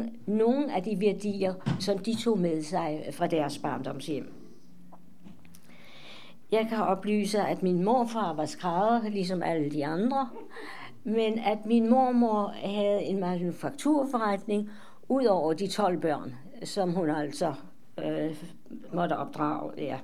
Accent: Darmstadt, Hesse, Germany; born or raised there; Danish is a second language; now in Denmark

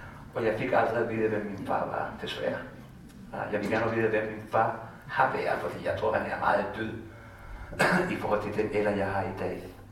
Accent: Santiago, Santiago Metropolitan Region, Chile; Danish is a second language; now in Denmark; Jeg boede i Santiago, et hovedsted

